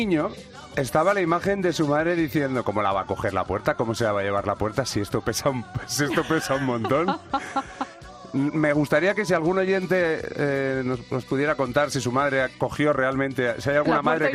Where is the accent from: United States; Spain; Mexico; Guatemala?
Spain; Salamanca, Castile and León; sí, soy de Salamanca